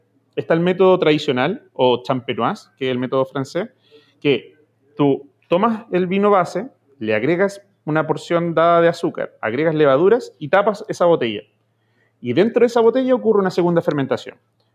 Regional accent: Chile; nosotros, como chilenos, como país productor de vinos espumantes

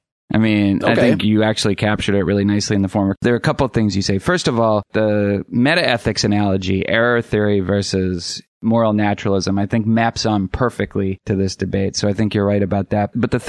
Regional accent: Boston, Massachusetts, United States; I mean, you're in Boston? Jesus Christ, I grew up in Boston. That's all that matters to me, really, is Boston.

